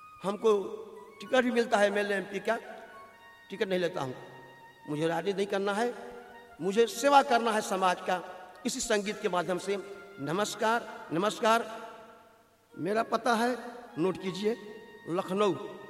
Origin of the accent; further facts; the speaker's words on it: Azamgarh, Uttar Pradesh, India; born there; now in Lucknow, India; मैं गरीब परिवार का मजदूर का बेटा हूँ। मेरा जन्म आजमगढ़ मधुबन थाना में हुआ।